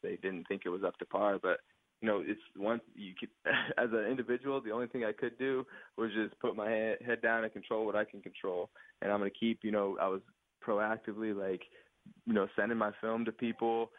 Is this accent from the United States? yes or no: yes; Eaton, Colorado, United States; So I grew up in Colorado and I went to a small farm town for high school called Eaton, Colorado. So shout out to Eaton, Colorado.